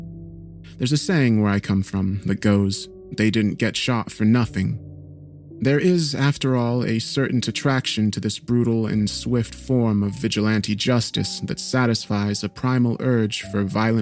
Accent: Belfast, Northern Ireland, United Kingdom; I was born in Belfast, growing up in a run-down housing estate on the outskirts of the town.

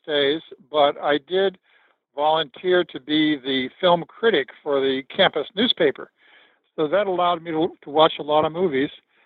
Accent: Los Angeles, California, United States; I grew up in Los Angeles

